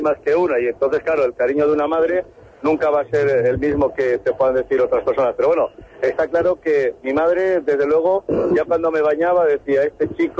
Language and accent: Spanish; Asturias, Spain; me siento muy asturiano porque creo que nobleza obliga